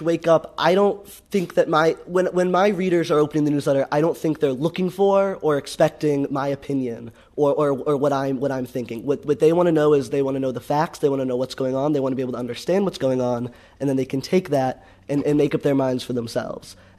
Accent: St. Louis, Missouri, United States; growing up in St. Louis and being politically involved, I have to say it's been a really great place to kind of grow up in political engagement

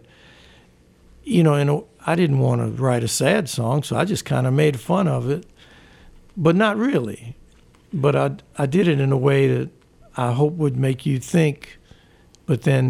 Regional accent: New Orleans, Louisiana, United States; connected to experiences I've had growing up in New Orleans.

